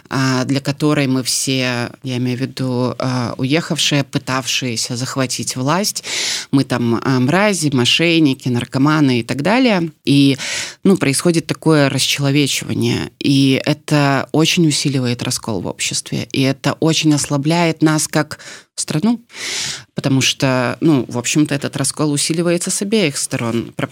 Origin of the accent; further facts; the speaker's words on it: Belarus; как белоруска